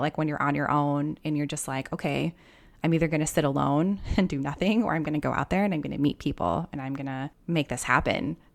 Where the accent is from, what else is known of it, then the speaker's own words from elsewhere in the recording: Minneapolis, Minnesota, United States; now in Australia; I'm from Minneapolis, Minnesota.